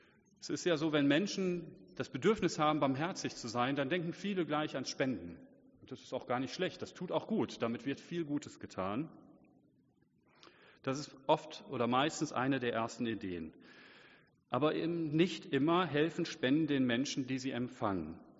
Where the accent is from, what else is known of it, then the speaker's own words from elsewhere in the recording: Oldenburg, Lower Saxony, Germany; wir als Oldenburger so im Speziellen. Wir leben in einer schönen Stadt